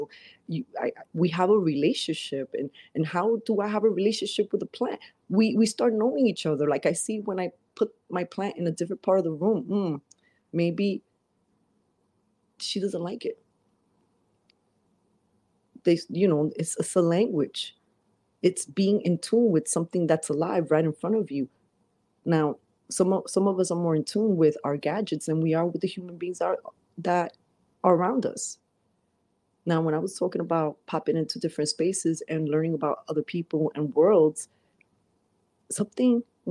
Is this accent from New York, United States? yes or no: yes; Brooklyn, New York, United States; Being in New York, growing up in Brooklyn, not so necessarily politically correct.